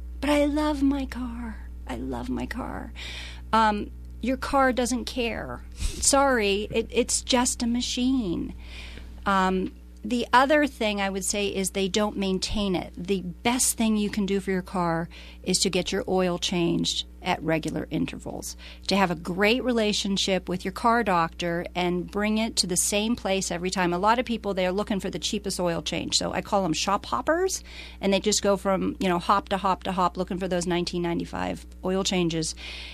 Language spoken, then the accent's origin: English; Ohio, United States; So I'm originally from Ohio, outside Youngstown, Cleveland, Akron, Pittsburgh, Motorhead capital of the world.